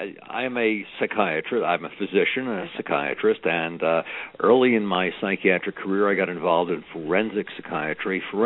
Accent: Brooklyn, New York, United States; I was in the Army, and I came from Brooklyn, New York, which is where Roddy comes from.

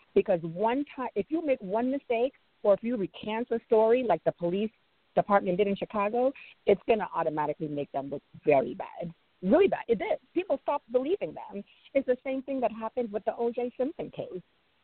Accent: Nigeria; I'm Nigerian. I'm not American, but I understand they're trying to get paid.

